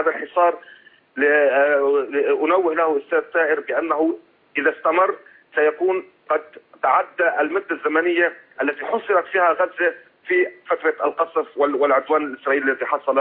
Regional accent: Syria

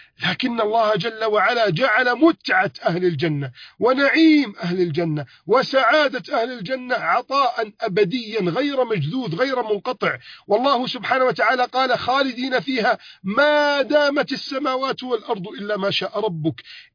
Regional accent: Egypt; بلدنا مصر

